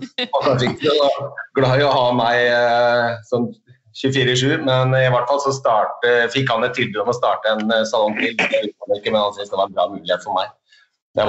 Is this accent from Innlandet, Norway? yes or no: yes; Hamar, Innlandet, Norway; Jo, det I Hamar. Det der jeg kommer fra.